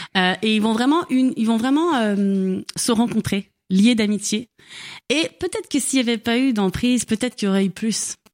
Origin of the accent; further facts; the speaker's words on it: Quebec, Canada; accent: Québécois; J'ai mon accent québécois qui ressort d'un